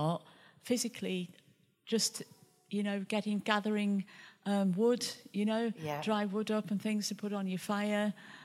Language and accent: English; Bradford, Yorkshire and the Humber, United Kingdom; I'm originally from Bradford